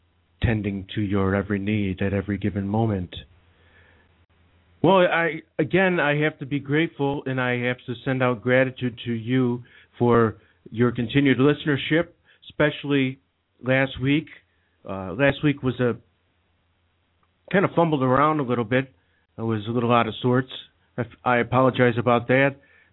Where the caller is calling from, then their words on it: New York, United States; I'm coming from the East Coast, upstate New York.